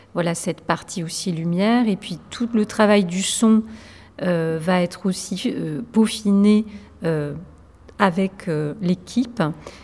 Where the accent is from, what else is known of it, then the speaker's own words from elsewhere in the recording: Carcassonne, Occitanie, France; born there; moi je suis née à Carcassonne. C'est aussi pour la raison pour laquelle je suis là, dans le sens où j'ai gardé des liens forts avec l'Occitanie. Et j'ai fait des études de lettres modernes à Montpellier.